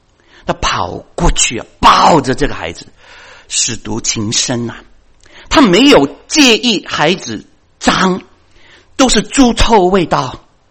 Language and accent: Chinese; China; 我们中国人还是很实际的嘛